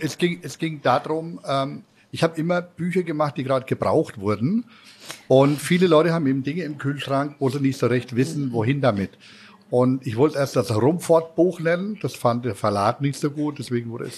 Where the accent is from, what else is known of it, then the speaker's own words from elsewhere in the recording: Schweinfurt, Bavaria, Germany; born there; Ich war dabei, ja. In Schweinfurt.